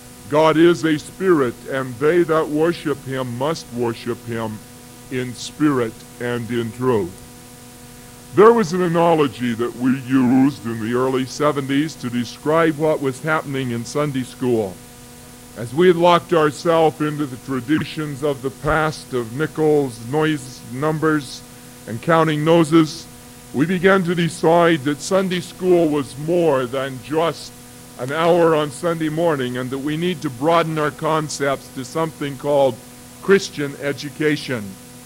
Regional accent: Eldon, Iowa, United States; the Rock Island, which was the backbone of Eldon, Iowa, my hometown

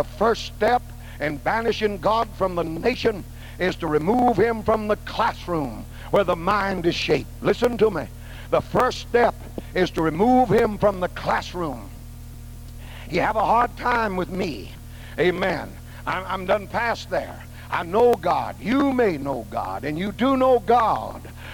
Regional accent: United States; I'm an American, and I grew up with a knot in my throat.

